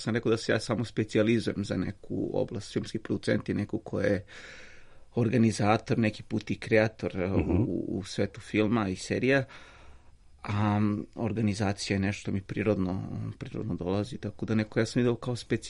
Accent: Bor, Bor District, Serbia; Rodom sam iz Bora, moj deda je bio rudar u rudniku, tata mi je bio inženjer, isto je radio za RTB

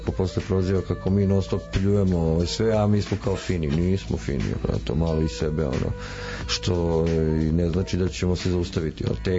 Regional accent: Belgrade, Serbia; pošto sam odrastao na Medakoviću dvojci, to je bratsko naselje, to jest produžetak

